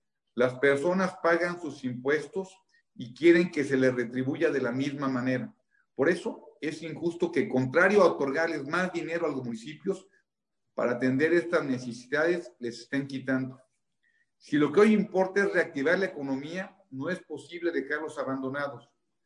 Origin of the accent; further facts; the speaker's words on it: Mexico; los verdaderamente afectados somos todos los mexicanos.